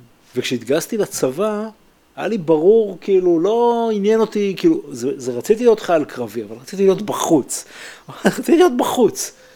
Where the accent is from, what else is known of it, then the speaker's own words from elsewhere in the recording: Jerusalem, Jerusalem District, Israel; אני הרי גדלתי בירושלים.